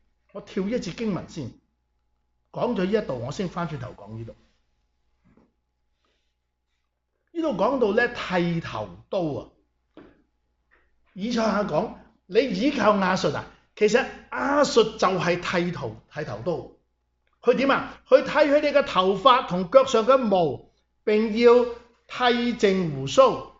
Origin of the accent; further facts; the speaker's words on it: Guangdong, China; 即系我哋广东人讲嘅就系你自己攞嚟衰啊